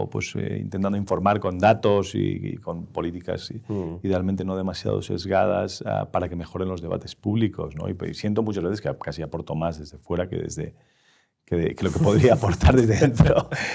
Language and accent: Spanish; Catalonia, Spain; born there; es la comunidad donde yo nací